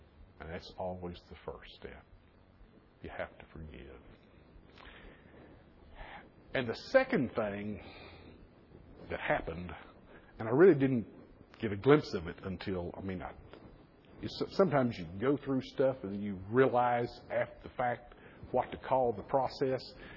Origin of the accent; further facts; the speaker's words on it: United States; I said, excuse me, I'm an American citizen.